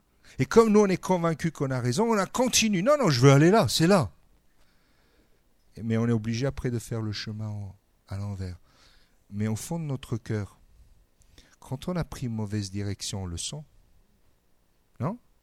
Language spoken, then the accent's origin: French; Calabria, Italy; Moi, je viens de Calabre, c'est bien le sud.